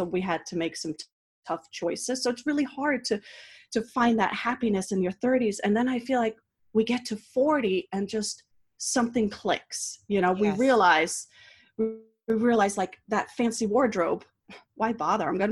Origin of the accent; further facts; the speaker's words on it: Denmark; So growing up in Denmark, it's a lifestyle.